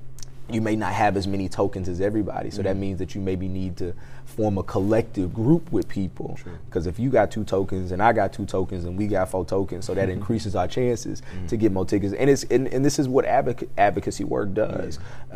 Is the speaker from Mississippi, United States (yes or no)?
yes; Mississippi, United States; because one, I'm from Mississippi, so I'm a little biased.